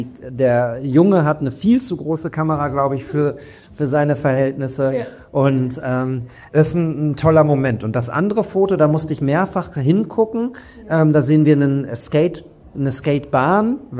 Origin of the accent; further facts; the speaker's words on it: Bochum, North Rhine-Westphalia, Germany; Meine Frage als Bochumer im Saarland.